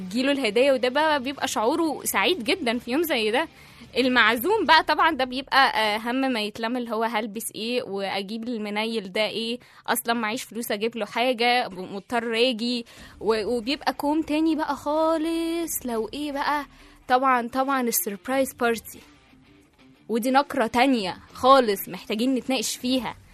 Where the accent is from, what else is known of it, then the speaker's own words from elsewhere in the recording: Egypt; احنا شعب مصري نحب الفرحه ونحب النعناشه ونحب الفرفشه والدندشه كده